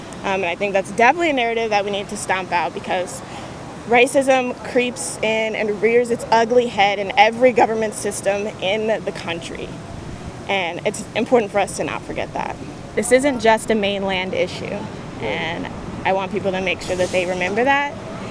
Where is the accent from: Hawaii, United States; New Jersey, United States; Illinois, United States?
Hawaii, United States; oh, well, I grew up in Hawaii and I didn't experience that.